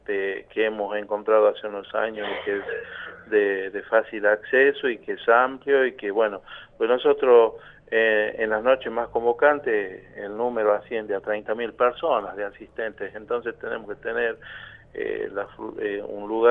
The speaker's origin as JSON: {"language": "Spanish", "region": "La Rioja", "country": "Argentina", "said": "el ritmo que, reitero, nos identifica a los riojanos"}